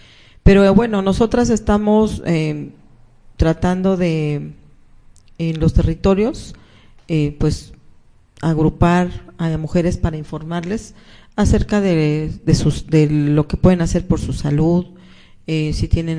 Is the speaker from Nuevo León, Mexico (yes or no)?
no; Xochimilco, Mexico City, Mexico; como éramos de Xochimilco, venimos de Xochimilco, claro.